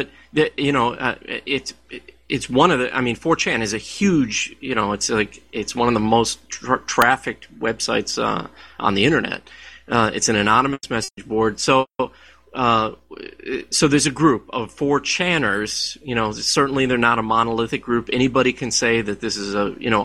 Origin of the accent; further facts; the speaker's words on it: Detroit, Michigan, United States; I grew up in Detroit. In the 1960s, Detroit had a population of close to 2 million people, and now it's around 700,000.